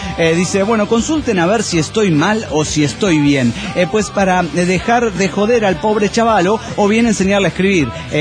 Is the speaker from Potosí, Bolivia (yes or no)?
yes; Potosí, Bolivia; now in Sucre, Bolivia; Actualmente estoy en Sucre, pero soy originaria de Potosí. Bueno, la villa imperial de Carlos V.